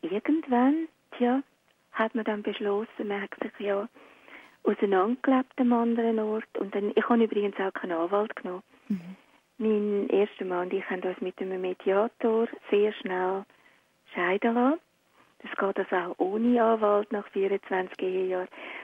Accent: Lucerne, Switzerland; ich bin im Kloster aufgewachsen, und zwar im sogenannten Kinderzuchthaus Rothausen.

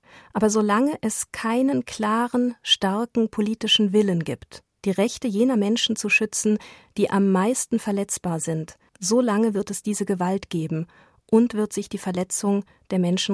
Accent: Jordan; Jordanien ist für mich nicht einfach ein Land, wo ich gelandet bin, um für eine humanitäre Organisation zu arbeiten. Das ist meine Heimat. Das ist der Ort, wo meine Kinder leben.

